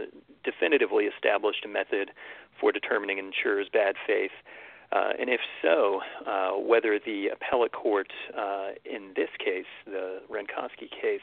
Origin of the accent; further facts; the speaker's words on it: Houston, Texas, United States; now in Los Angeles, United States; I grew up in the Houston area